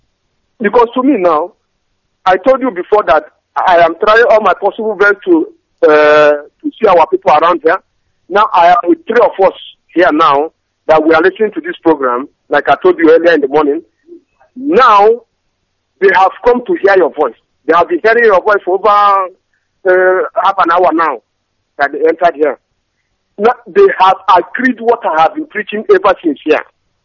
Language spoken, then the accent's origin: English; Enugu State, Nigeria; now in Stone, United Kingdom; I'm calling from Stone. I came from Enugu State, or local government precisely.